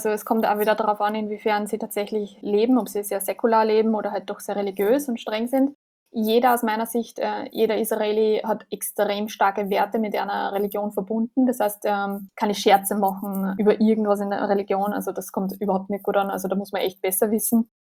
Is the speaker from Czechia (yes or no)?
no; Austria; das können wir als Österreicher gar nicht